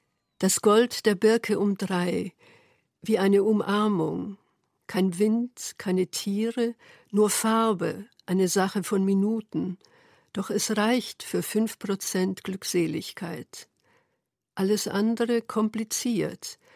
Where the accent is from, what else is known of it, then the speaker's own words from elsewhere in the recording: Trieste, Friuli-Venezia Giulia, Italy; Das kommt aus meiner Kindheit in Triest.